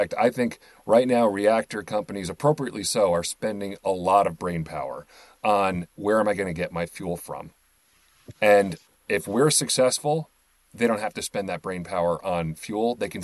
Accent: New York, United States; I'm an East Coast guy, I'm from the New York area.

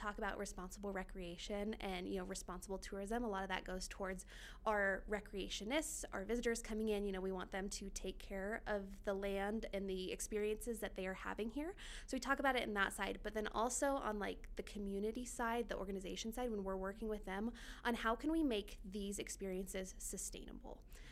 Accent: Douglas, Wyoming, United States; Although I am from Douglas, based in Casper

